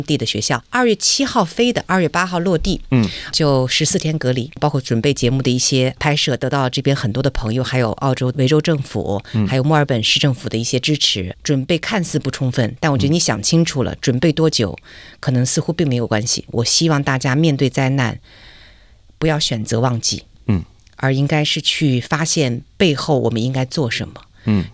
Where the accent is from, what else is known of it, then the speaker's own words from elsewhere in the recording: China; 我是来自中国